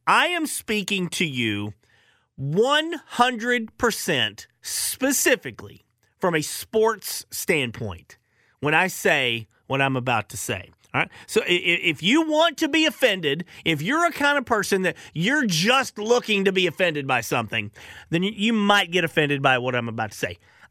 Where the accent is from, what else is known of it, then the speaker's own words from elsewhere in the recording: Arkansas, United States; I grew up in Arkansas.